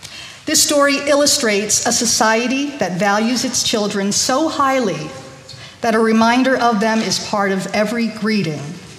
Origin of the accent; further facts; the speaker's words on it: South Korea; born there; English is a second language; I was born in Korea, and my mother taught me, because she was a native of Korea. I guess if I was born in Korea, makes me kind of a native too.